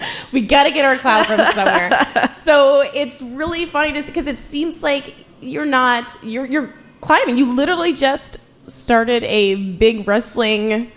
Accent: Bristow, Virginia, United States; I'm from Bristow, Virginia, and I went to college in West Virginia where my family is from

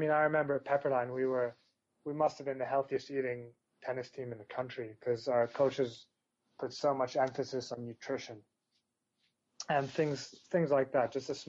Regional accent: Egypt; also born or lived in London; I was born in London, and I grew up in Egypt, and the reason I grew up in Egypt is basically because we've had a civil war in Lebanon

